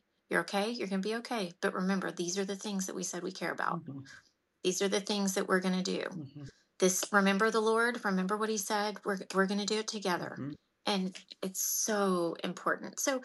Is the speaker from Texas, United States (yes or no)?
yes; Amarillo, Texas, United States; now in Dallas, United States; I see this more in Dallas. I grew up in Amarillo.